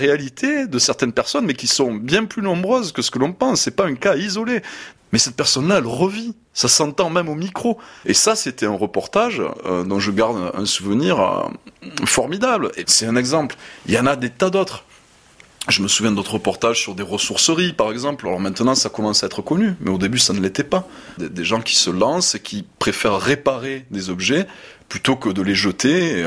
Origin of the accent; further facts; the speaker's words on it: Provence-Alpes-Côte d'Azur, France; accent: Marseille accent; mon accent, l'accent du Sud, l'accent marseillais